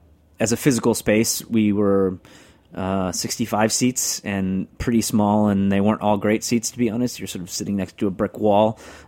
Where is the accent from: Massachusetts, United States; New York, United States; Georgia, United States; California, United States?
California, United States; Yucaipa; It's called Yucaipa. Is it a city? Yeah, it's a city now. It was a town when I was growing up there.